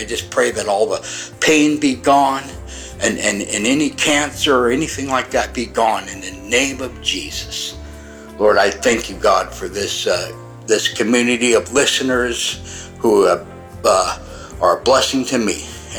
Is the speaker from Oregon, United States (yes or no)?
yes; Salem, Oregon, United States; I am from Salem, Oregon.